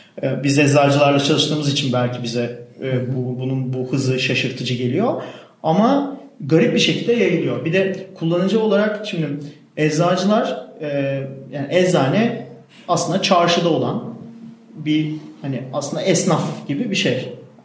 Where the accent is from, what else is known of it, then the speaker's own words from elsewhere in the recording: Manisa, Turkey; benim Manisa'lıyım ben.